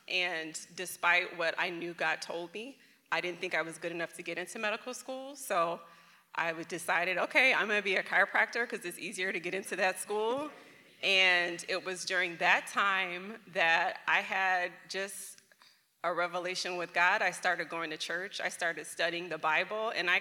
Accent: Ethiopia; I'm Ethiopian. My parents were born and raised in Ethiopia.

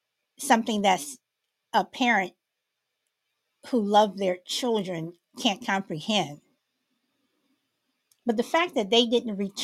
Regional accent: Chicago, Illinois, United States; growing up in Chicago, one of the stories that was constantly talked about, at least in the circles that I grew up in, was Emmett Till.

